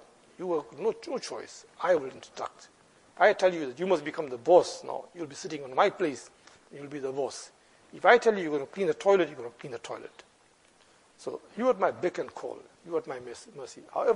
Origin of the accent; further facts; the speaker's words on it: South Africa; No, I'm South African, but South African is an African also.